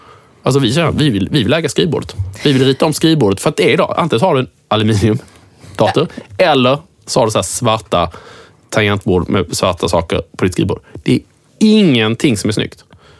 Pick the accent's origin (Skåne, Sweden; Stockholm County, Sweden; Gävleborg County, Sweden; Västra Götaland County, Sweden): Skåne, Sweden; accent: Scanian; Jag pratar skånska.